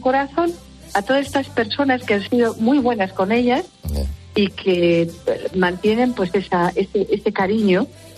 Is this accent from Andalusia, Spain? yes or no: no; Logroño, La Rioja, Spain; Yo soy de Logroño